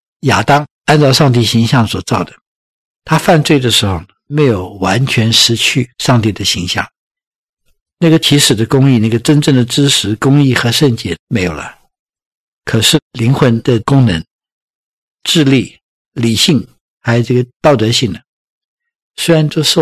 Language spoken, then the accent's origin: Chinese; Taiwan; 我记得我年纪小的时候在台湾长大，